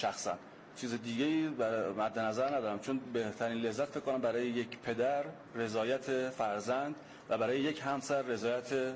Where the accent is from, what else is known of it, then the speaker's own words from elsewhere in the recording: Gorgan, Golestan, Iran; now in Tehran, Iran; من اهل استان گلستانم.